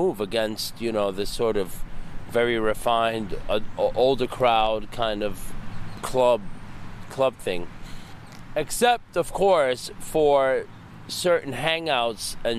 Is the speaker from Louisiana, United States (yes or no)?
no; New York, United States; I might battle someone from another borough and I'm from Spanish Harlem there, let's say from, you know, the Bronx or Brooklyn. And so for me, it would be like Manhattan is representing, you know.